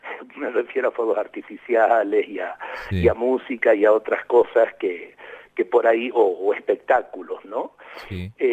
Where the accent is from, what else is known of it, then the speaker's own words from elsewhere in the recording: Salta, Argentina; born there; nací acá al sur de la provincia de Salta, en el departamento de Rosario de la Frontera. Mi familia, Mi papá era polaco, vino a los 11 años, en 1926, de Polonia.